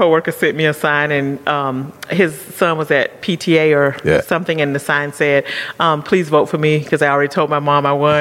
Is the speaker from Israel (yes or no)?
no; Jacksonville, Florida, United States; moved away as an adult; also born or lived in Phoenix / Reno; We're originally from Florida, both of us, Jacksonville, Florida. And we lived in Phoenix for about 5 years. Then we moved to Reno.